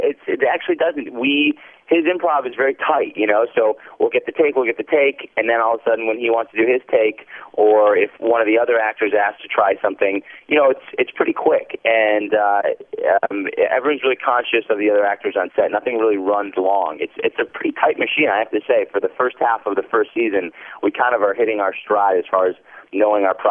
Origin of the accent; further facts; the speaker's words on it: Detroit, Michigan, United States; now in Los Angeles, United States; I was born and raised in Detroit, so my mom and dad came out to visit.